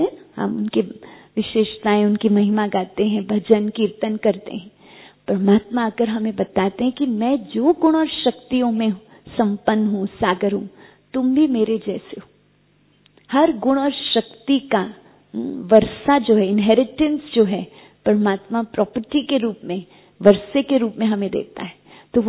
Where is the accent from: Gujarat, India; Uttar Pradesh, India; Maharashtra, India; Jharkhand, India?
Maharashtra, India; Mumbai; बम्बई में, मैं बम्बई से हूँ